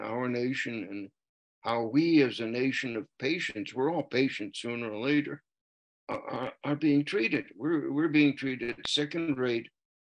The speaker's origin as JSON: {"language": "English", "town": "New York City", "region": "New York", "country": "United States", "tie": "born or raised there", "said": "Well, I grew up in New York City and most of my schooling was there to start with."}